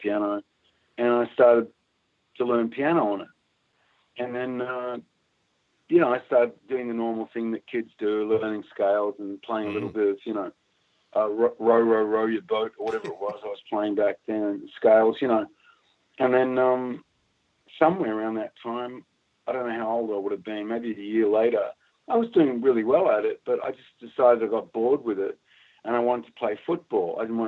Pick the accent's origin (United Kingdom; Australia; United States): Australia; Cottesloe, Western Australia; born there; I was born on Cottesloe Beach in Western Australia. Just one of the outer suburbs on the beach there in Perth.